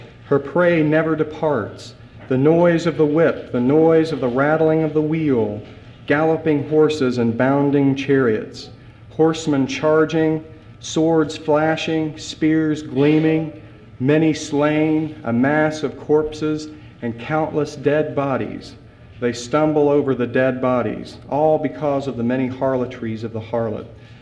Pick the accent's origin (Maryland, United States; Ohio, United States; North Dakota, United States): Ohio, United States; Xenia; I grew up in Xenia, about 5 to 10 miles that way, really that way.